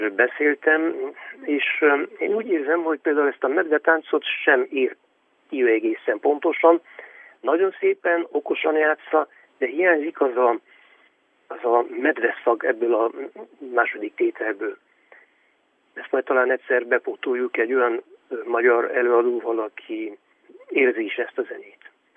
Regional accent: Moldavia, Romania; Moldovában, emlékszem gyerekkoromban ott, ahol felnőttem

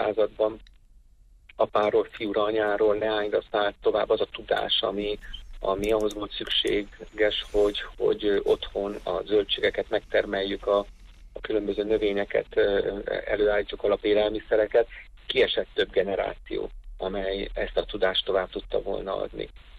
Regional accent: Hungary; Én gyerekkoromban is emlékszem rá, én is vidéken nőttem föl

